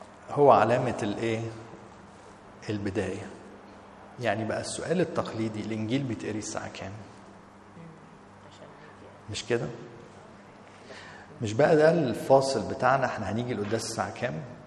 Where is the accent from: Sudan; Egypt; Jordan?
Egypt; وطبعا حلمنا احنا كلنا كمصريين ان احنا نسكن على ايه؟ على الميه